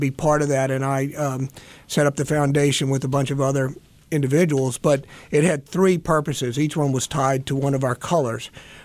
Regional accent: Mississippi, United States; I'm originally from Mississippi, so we grew up with a lot of livestock.

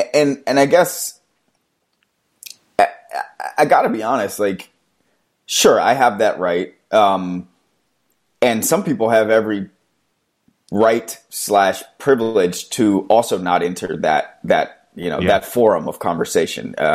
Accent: Maryland, United States; We are actually both from Maryland, but totally two different sides of the state.

